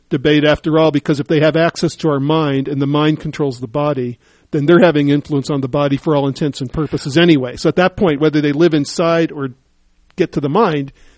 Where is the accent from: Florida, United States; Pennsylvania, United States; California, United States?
California, United States; I come from California where California has many small towns too, but I don't live in one of them.